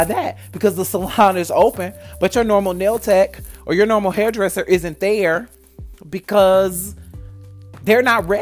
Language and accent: English; Michigan, United States; And the same thing is kind of going on in my home state of Michigan.